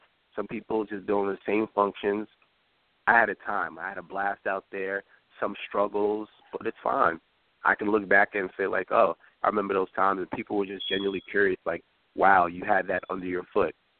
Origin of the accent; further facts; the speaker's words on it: New York, United States; It's nothing for me to get adjusted to here because I'm a New Yorker.